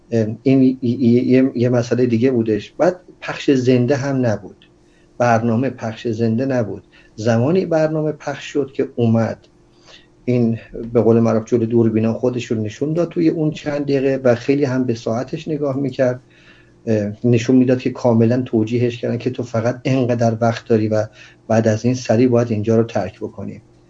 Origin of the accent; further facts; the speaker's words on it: Iran; من هم به عنوان یک ایرانی واقعا باعث سرفکندگی سرشکستگیه